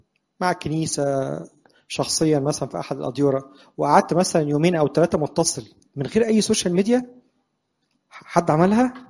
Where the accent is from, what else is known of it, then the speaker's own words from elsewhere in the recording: Egypt; ممكن يكون حصل ايام الثوره عندنا في مصر بعض الاحداث الغريبه جدا